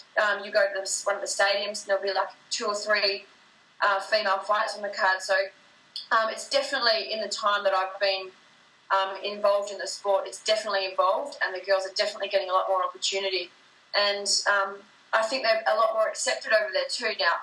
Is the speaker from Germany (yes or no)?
no; Australia; But I think for me as an Australian, we're so laid back here